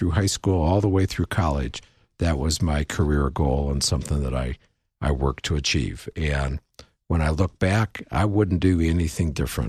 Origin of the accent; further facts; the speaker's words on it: Rock Island, Illinois, United States; So I grew up in the Midwest, a small town called Rock Island, Illinois.